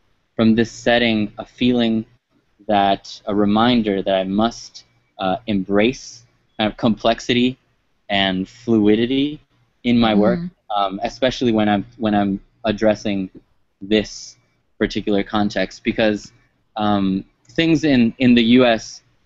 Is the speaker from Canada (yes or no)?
no; Miami, Florida, United States; something that being a Cuban American, I can see a lot of in my family and my, my hometown, Miami.